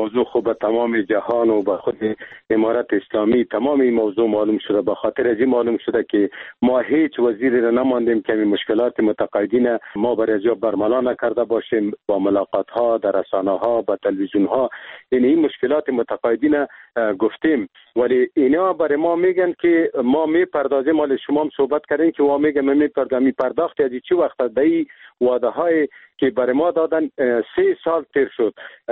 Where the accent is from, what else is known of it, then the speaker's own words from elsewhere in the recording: Afghanistan; ما خود مسلمان هستیم، ما افغان هستیم، از این ملت هستیم، اینمی زندگی کردیم، دمی تولد شدیم